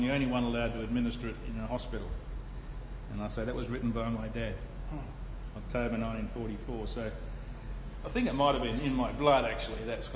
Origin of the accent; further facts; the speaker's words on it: Bassendean, Western Australia, Australia; So I'm a real sort of Bogan type young bloke. Grew up in a Bogan area, Bassendean.